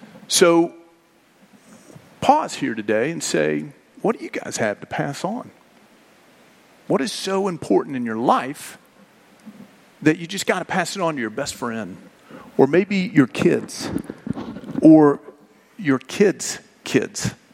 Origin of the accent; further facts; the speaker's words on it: Tennessee, United States; And that's a big deal because I'm from Tennessee, grew up Southern, ate Southern food all my life.